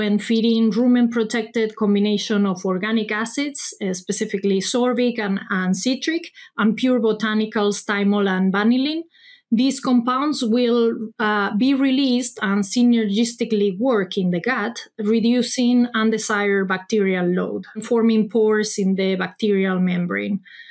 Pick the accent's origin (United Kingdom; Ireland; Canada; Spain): Spain; English is a second language; moved away as an adult; now in Davis, United States; I'm a veterinarian from Spain. Once I finished vet school, I practiced for several years in Europe and decided to move to the U.S. for some further training, focusing on animal nutrition. I work as a DVM researcher at UC Davis in California.